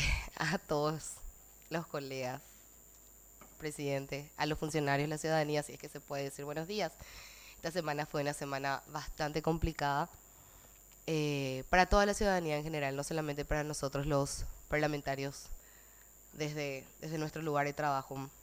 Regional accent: Paraguay; Porque como paraguayos, todos, ellos habrán hecho una promesa y nosotros también, como ciudadanos, precisamos de que ellos se sigan manteniendo firmes.

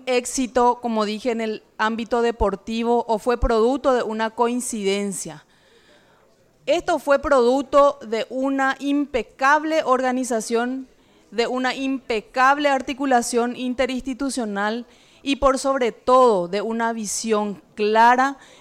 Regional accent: Paraguay; como diputada nacional y como ciudadana paraguaya

